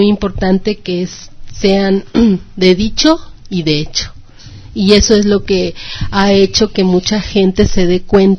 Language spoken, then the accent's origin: Spanish; Mexico